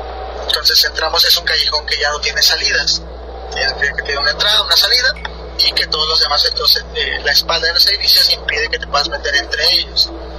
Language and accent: Spanish; Tabasco, Mexico; soy originario de la Puebla Cruz, Perú, Tabasco.